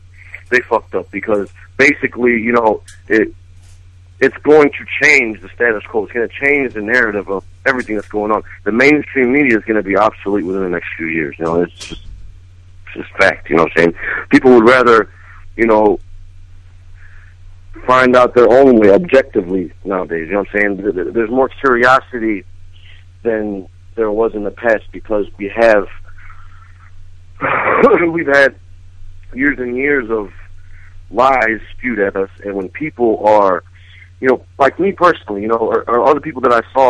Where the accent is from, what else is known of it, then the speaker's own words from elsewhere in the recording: United States; I am American. I have a right to do this.